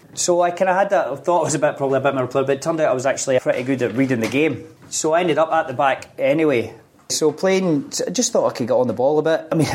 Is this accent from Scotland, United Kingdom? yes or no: yes; Scotland, United Kingdom; I suppose being a young boy growing up in Scotland